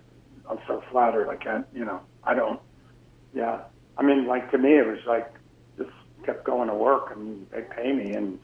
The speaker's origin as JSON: {"language": "English", "region": "New York", "country": "United States", "tie": "born or raised there", "said": "Well, when I was coming up, I grew up in New York, and, you know, there were a lot of New York guys and the rock stations that I liked."}